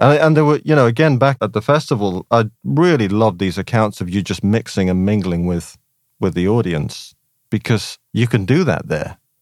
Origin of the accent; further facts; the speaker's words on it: Hull, Yorkshire and the Humber, United Kingdom; I'm from Hull